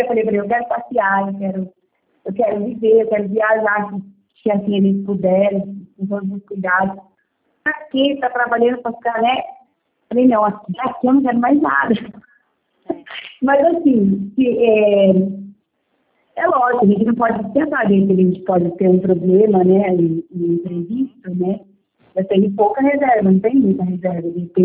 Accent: Votorantim, São Paulo, Brazil; Não, eu sou de Votorantim

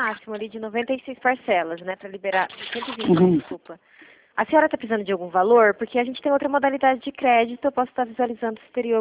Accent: Toledo, Paraná, Brazil; a gente é de Toledo

